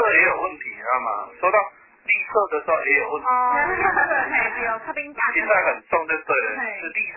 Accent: Taiwan; 是说给我们台湾人听的，

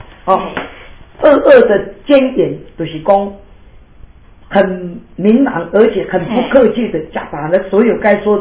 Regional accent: Taiwan; 真是是害惨了我们台湾人的这两个字

